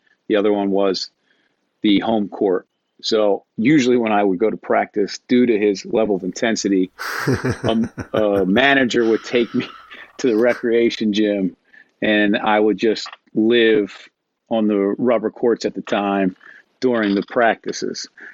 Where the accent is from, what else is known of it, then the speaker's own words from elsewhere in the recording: Philadelphia, Pennsylvania, United States; So my father is from Philadelphia. We grew up in Philadelphia.